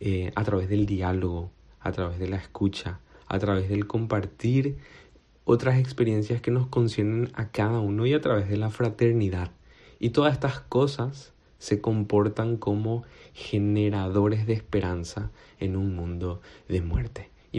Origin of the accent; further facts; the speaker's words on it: Paraguay; now in Badajoz, Spain; soy un migrante paraguayo que vive aquí en Badajoz.